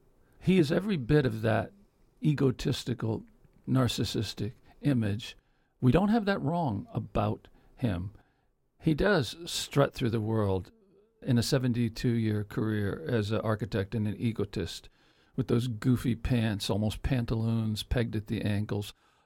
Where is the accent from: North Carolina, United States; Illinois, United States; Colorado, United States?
Illinois, United States; Kankakee; Also, I grew up in Kankakee, Illinois. There were two Frank Lloyd Wright houses on the same street that I lived on.